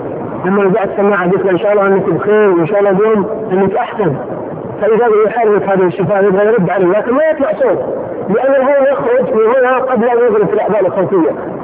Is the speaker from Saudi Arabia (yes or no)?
yes; Saudi Arabia; فهو والله من اطرف الاسر عندنا في السعوديه